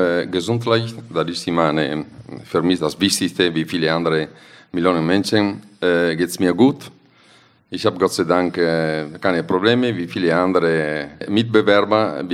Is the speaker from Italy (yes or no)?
yes; Italy; German is a second language; wir sind als Italiener, wir sind leicht zufriedenzustellen, aber eigentlich immer unzufrieden.